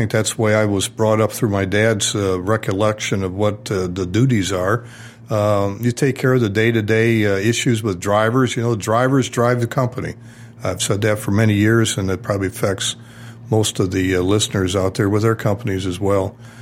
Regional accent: Flint, Michigan, United States; also born or lived in Detroit, United States; Well, I'm born and raised in Flint, Michigan, so that's automotive. Worked in Detroit for a lot of years, and that carried down here to 1988 when I came down here to Jet Express.

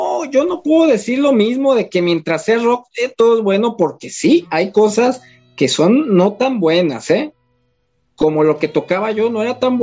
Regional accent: Mexico; Incluyendo a nosotros como mexicanos, ¿no?

